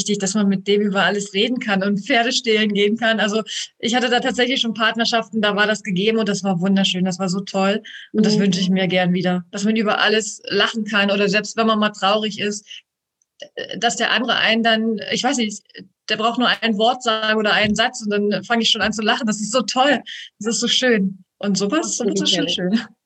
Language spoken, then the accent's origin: German; Brandenburg, Germany; now in Hamburg, Germany; Nein, ich bin keine gebürtige Hamburgerin. Ich komme ursprünglich aus dem Spreewald in Brandenburg, lebe aber jetzt seit 15 Jahren in Hamburg.